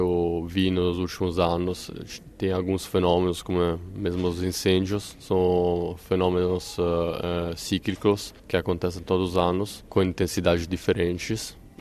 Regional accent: Italy; Portuguese is a second language; now in São Paulo, Brazil; Eu moro em São Paulo há 5 anos, sou italiano. Quando cheguei em 2014, era antes da Copa do Mundo

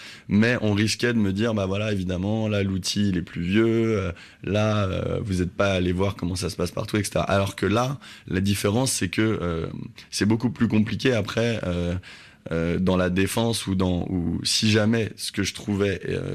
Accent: Paris, Île-de-France, France; born there; j'ai un nom breton, donc je pouvais m'inventer dans mon faux passé un retour sur ma terre natale, même si je suis né en fait à Paris.

